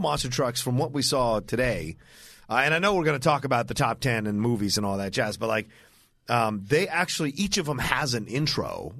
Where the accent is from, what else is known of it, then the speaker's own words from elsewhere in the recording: Virginia, United States; I grew up in Southern Virginia